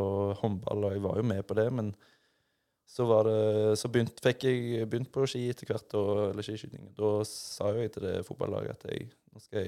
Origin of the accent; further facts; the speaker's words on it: Rogaland, Norway; Så når det kom snø hjemme på Jæren den ene gangen i året